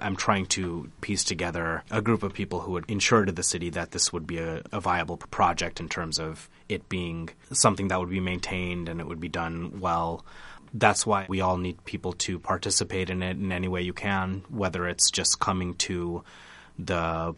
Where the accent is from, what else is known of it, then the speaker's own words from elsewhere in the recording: Ames, Iowa, United States; I grew up in Ames. I have stuck around, and I wanted to try to start doing things that'll make Ames a better place.